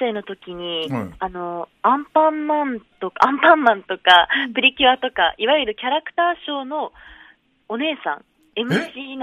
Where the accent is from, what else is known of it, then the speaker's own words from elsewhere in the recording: Sapporo, Hokkaido, Japan; 札幌生まれ、札幌育ちで、大学もあの北海道大学に進学したので、生まれてからずっと北海道です。